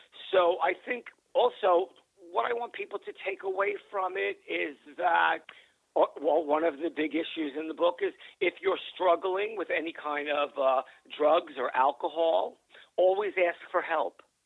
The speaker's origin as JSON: {"language": "English", "town": "Brooklyn", "region": "New York", "country": "United States", "tie": "born or raised there", "said": "from growing up in Brooklyn to … to my mom to people that I have"}